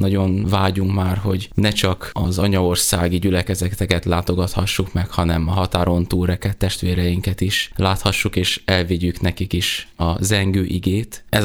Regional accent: Transdanubia, Hungary; Őszinte leszek, én nem innen a Tiszántúlról származom, hanem a Dunántúlról

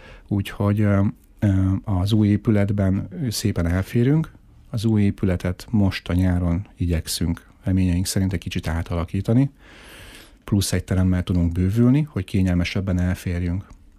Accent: Miskolc, Borsod-Abaúj-Zemplén, Hungary; ide jártam, itt éltem, itt nőttem föl.

